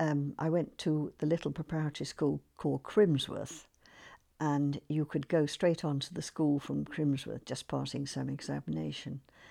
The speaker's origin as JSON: {"language": "English", "town": "Manchester", "region": "North West England", "country": "United Kingdom", "tie": "born or raised there", "said": "No, I came from Chawton Kamhardy, a suburb of Manchester."}